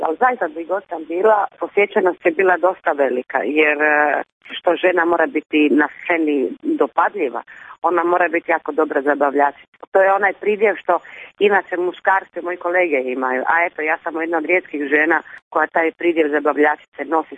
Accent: Dalmatia, Croatia; ja kao prava Dalmatinka imam jako puno pjesama od Dalmacije svojih

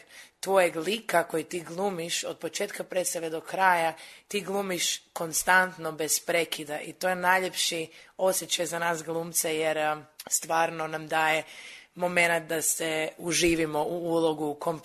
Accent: Zagreb, City of Zagreb, Croatia; moved away as an adult; also born or lived in Vancouver, Canada; Ja sam odrasla u Zagrebu, jedno vrijeme čak i u Vancouveru, koji sam jako voljela kao mala. Kad smo se vratili u Zagreb, tam sam završila svo svoje školovanje

